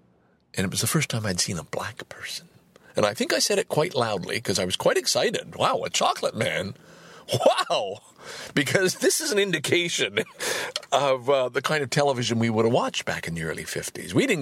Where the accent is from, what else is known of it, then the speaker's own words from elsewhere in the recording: Valleyfield, Quebec, Canada; also born or lived in Montreal / Sorel; I am from Valleyfield. That's my hometown, although I was born in Montreal. Spent the first year in Sorel, and then my father moved to Valleyfield